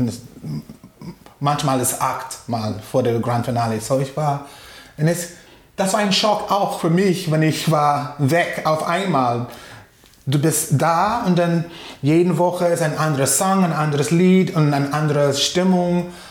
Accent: Washington, District of Columbia, United States; German is a second language; moved away as an adult; now in Germany; Ich komme aus Washington, D.C., und ja, ich bin hier in Deutschland für fast 22 Jahre.

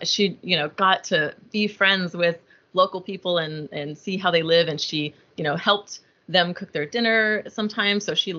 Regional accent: Dallas, Texas, United States; I'm from Dallas, Texas, so I don't know if that helps anybody gauge kind of like cost of living

